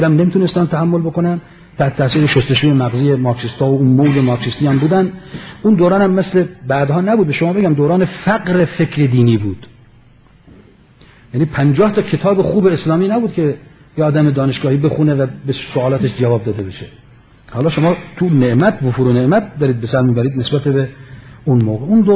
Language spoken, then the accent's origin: Persian; Palestine; من فلسطینی ام.